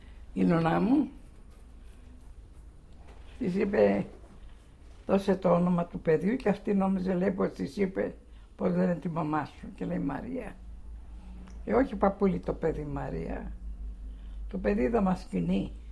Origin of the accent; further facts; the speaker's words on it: Ermoupoli, South Aegean, Greece; born there; Σύρος Ερμούπολη.